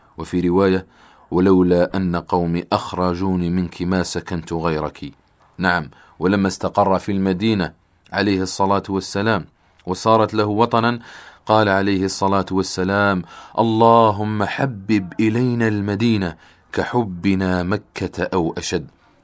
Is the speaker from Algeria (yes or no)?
yes; Algeria; اللهم احفظ بلدنا الجزائر